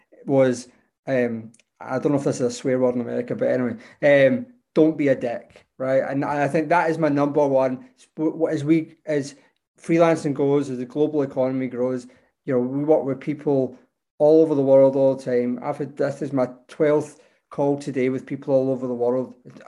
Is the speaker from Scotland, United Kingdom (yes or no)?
yes; Scotland, United Kingdom; Yeah, so being Scottish, Scotland's not great at sports, but one of the sports that we're okay at is rugby.